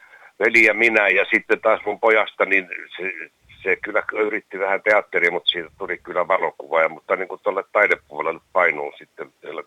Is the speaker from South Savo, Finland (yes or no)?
no; Helsinki, Uusimaa, Finland; born there; 48 olen syntynyt Helsingissä. Helsingissä tota, ja pitkän sillä ranta, eli kun tullaan asemalta Hakaniemeen, mennään sillan ylitse ja heti oikealle alas